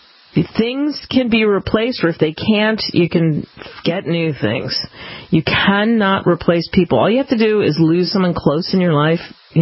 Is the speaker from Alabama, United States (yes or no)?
no; New Jersey, United States; born or raised there; also born or lived in New York